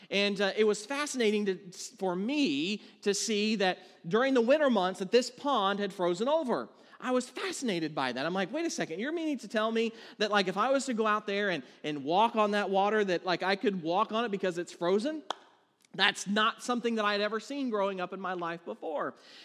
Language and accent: English; Florida, United States; being a Florida boy, all right? Growing up in Florida, I had never seen a frozen lake.